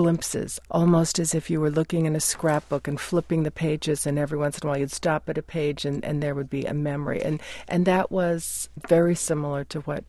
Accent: Brownsville, Oregon, United States; And I grew up in Brownsville, Oregon, and you just are not going to find a more rural place than that. So I was the only, I wasn't the only Korean child.

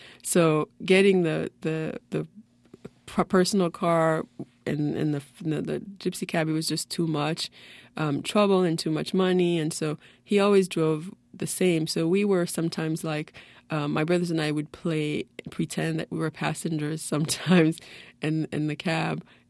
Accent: Haiti; English is a second language; now in New York, United States; Well, I was different because I didn't speak English, you know, and also when I did speak, I spoke with an accent for most of my New York life, if you will.

